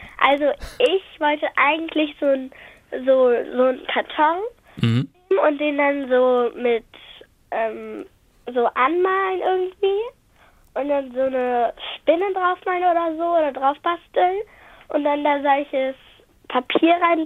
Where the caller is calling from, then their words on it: Hamburg, Germany; Aus Hamburg.